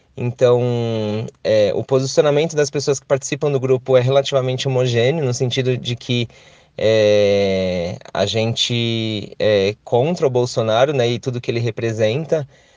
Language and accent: Portuguese; São Paulo, Brazil; now in Brasília, Brazil; eu sou de São Paulo, mas eu moro aqui em Brasília faz 5 anos.